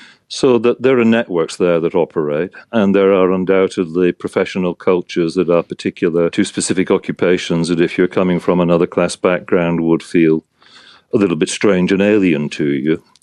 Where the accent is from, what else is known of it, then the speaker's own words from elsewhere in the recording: United Kingdom; you can probably hear in my accent, I'm British originally.